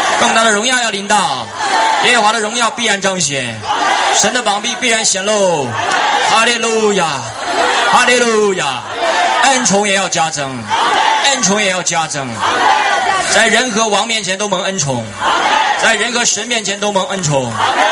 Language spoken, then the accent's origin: Chinese; China; born there; 感谢主使我们生在中国，感谢主使我们生在中国